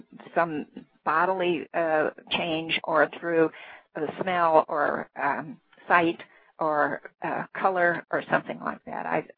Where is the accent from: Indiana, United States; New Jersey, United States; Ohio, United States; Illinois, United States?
Illinois, United States; born there; also born or lived in Omaha, Nebraska; I wasn't actually born on a steamboat. I was born in Illinois, but my family traveled a lot.